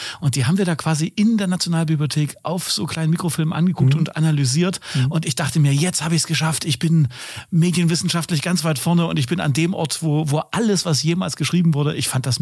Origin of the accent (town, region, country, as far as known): Leipzig, Saxony, Germany